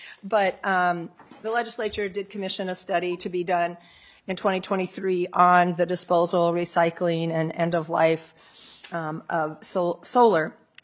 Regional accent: Iowa, United States; I'm from Iowa originally, so when I go down to see friends and family, I go down Interstate 35.

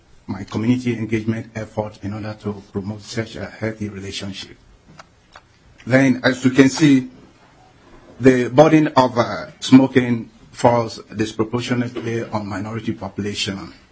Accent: Brooklyn Center, Minnesota, United States; I'm from Brooklyn Center.

